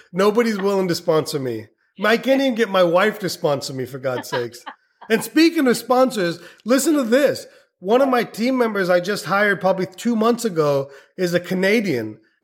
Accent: India; now in United States; I was 2 years. So I lived in India much longer than you. Okay.

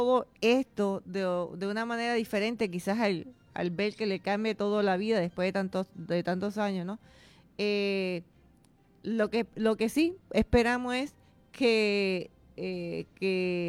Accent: Puerto Rico; como todo puertorriqueño

